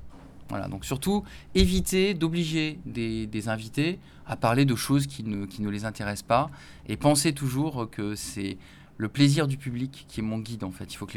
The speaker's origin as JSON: {"language": "French", "town": "Nice", "region": "Provence-Alpes-Côte d'Azur", "country": "France", "said": "Moi, je suis de Nice au départ."}